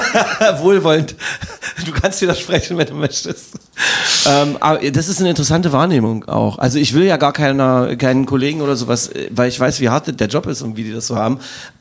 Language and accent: German; Magdeburg, Saxony-Anhalt, Germany; Ich frage mal, als Magdeburger Junge